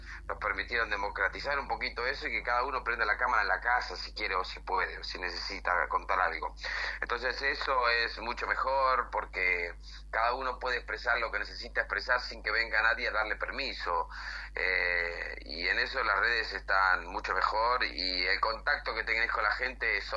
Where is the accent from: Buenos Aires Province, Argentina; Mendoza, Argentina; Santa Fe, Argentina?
Buenos Aires Province, Argentina; Yo soy bonaerense de adentro